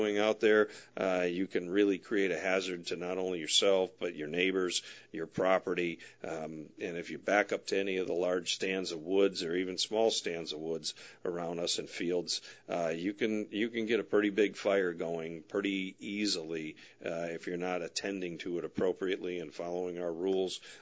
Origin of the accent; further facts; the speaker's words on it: Detroit, Michigan, United States; For those of you that don't know, I'm originally from the Detroit area, and I'm a huge Red Wings fan.